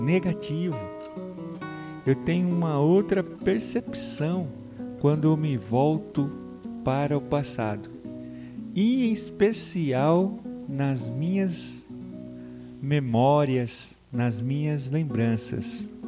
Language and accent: Portuguese; Pompeia, São Paulo, Brazil; são as minhas memórias da minha infância, da minha adolescência e da minha juventude em Pompeia